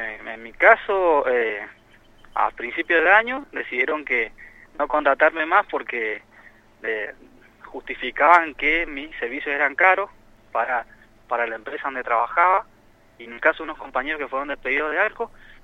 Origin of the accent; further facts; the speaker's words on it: Cordón del Plata, Mendoza, Argentina; somos gente de Cordón del Plata y supuestamente él decía que somos de La Cera.